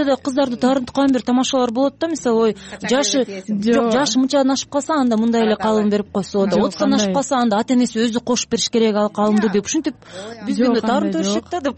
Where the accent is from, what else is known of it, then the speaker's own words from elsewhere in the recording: Talas Region, Kyrgyzstan; Мисалы мен өзүм таластыкмын да, анан аяна Жадыра да таластык экен го болуп атат.